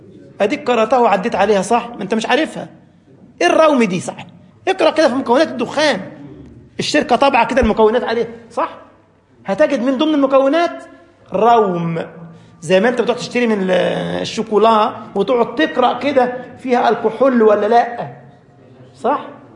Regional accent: Egypt; بيقول لك مصر أم الدنيا، وأنا ابنها عشان أنا مصري

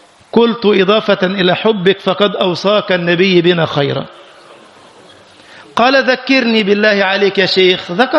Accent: Egypt; فمر على بلدنا مصر

